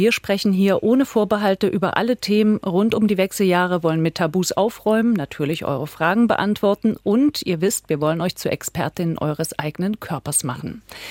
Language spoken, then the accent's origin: German; Thuringia, Germany; eine Ärztin aus meiner Heimat Thüringen